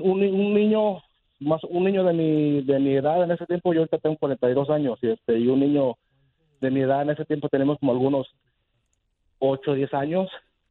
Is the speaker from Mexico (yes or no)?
yes; Los Pocitos, Jalisco, Mexico; yo soy de un rancho de ahí de Jalisco.